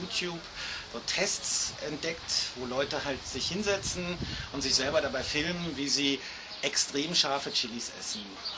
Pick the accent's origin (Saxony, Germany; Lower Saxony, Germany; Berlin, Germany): Berlin, Germany; ich komme hier aus Berlin